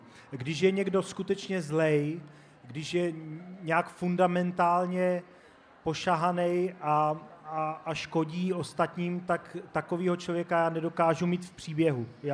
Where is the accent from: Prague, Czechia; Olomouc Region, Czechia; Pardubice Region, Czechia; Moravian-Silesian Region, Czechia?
Olomouc Region, Czechia; Olomouc; já sám jsem z Olomouce a baví mě ten kulturní kvas, který tady teď probíhá